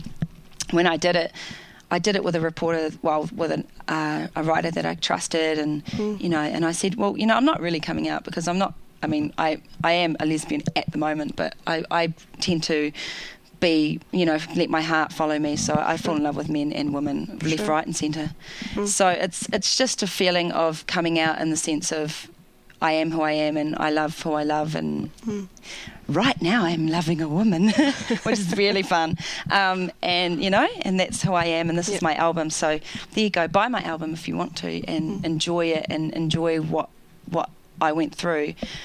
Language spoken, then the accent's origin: English; New Zealand; now in Australia; I struggle with leaving my home country because of that, because I feel so strongly connected to my land and my Māoridom